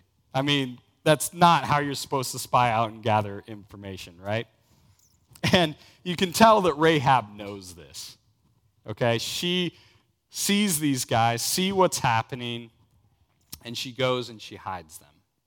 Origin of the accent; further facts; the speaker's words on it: Alaska, United States; You see, I grew up in Alaska my whole life.